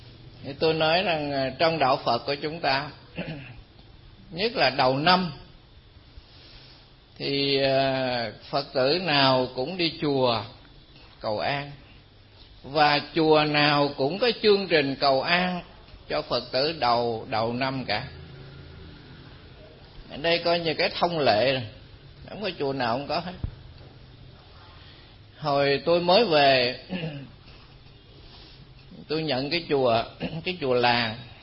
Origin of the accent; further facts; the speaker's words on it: Southern Vietnam, Vietnam; Tôi là người Nam nhưng mà học và làm việc ở ngoài miền Trung.